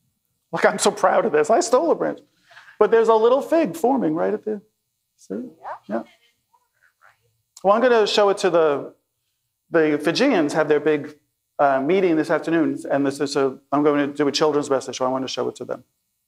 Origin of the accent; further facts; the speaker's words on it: New York, United States; I grew up in New York, so it gets cold in the winter.